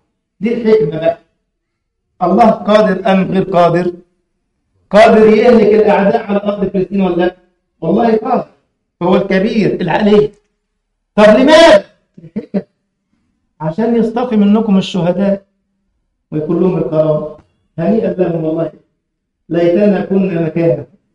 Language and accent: Arabic; Egypt; وصل كيلو اللحم عندنا في مصر مثلا ب 400 جنيه